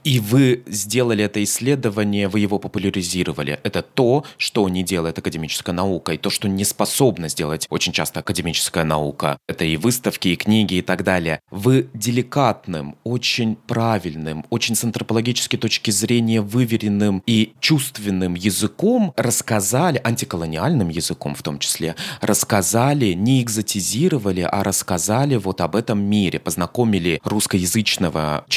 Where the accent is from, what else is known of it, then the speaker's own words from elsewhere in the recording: Moscow, Russia; А чужой я не Дима, я москвич.